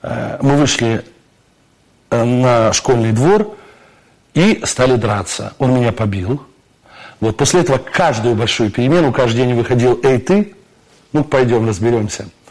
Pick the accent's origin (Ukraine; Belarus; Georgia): Belarus; Brest, Brest Region; А тогда же вот я родился и жил в Бресте.